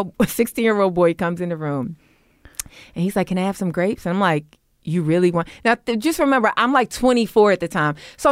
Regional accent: New York, United States; you know, I grew up in New York, so I wasn't like completely naive.

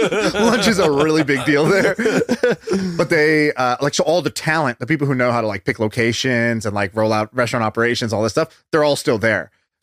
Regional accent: Tulsa, Oklahoma, United States; born there; also born or lived in Denver / Texas / China / Indonesia; I was born in Oklahoma, believe it or not.

